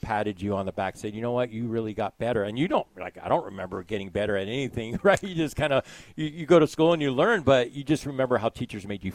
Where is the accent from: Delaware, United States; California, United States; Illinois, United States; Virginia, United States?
California, United States; Kerman; And growing up in Kerman, and I teach in Traver